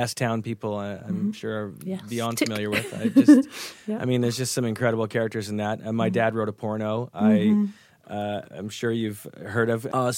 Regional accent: Canada; I started out going to a theater school in Canada. I'm originally from Canada.

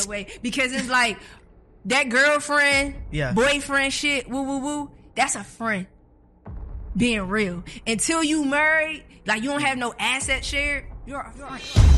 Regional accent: Maryland, United States; Because every time I say Maryland, people just assume Baltimore, and that's like an hour away. Yeah. And I'm not from Baltimore.

